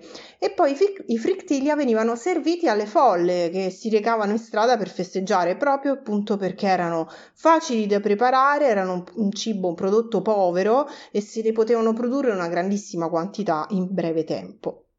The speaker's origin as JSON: {"language": "Italian", "region": "Lazio", "country": "Italy", "tie": "born or raised there", "said": "Parto sempre dalla mia città d'origine, dalla tradizione della regione del Lazio"}